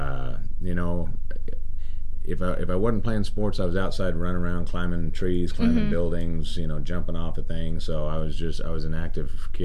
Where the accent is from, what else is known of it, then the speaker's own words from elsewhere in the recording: Phoenix, Arizona, United States; also born or lived in Gallup, United States; Well, I was originally born in Gallup, New Mexico, on an Indian reservation, but I grew up in Phoenix, Arizona.